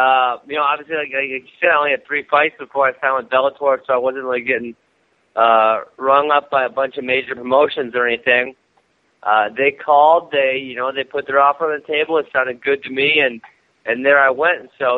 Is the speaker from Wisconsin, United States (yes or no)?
yes; Milwaukee, Wisconsin, United States; Well, I grew up here in Milwaukee, so, you know, it was kind of like coming home for me.